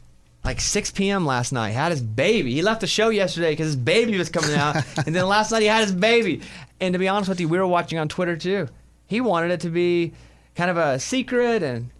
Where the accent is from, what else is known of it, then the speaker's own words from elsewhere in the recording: Mountain Pine, Arkansas, United States; My hometown, Mountain Pine, just got a phone tower in the past 2 years. You would drive into my town, because I would go back